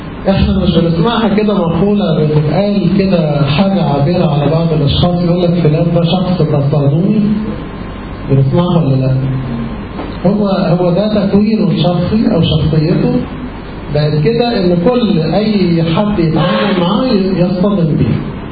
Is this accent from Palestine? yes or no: no; Egypt; كلمه اسف دي يعني احنا كمصريين صعبه ان تطلع من لساننا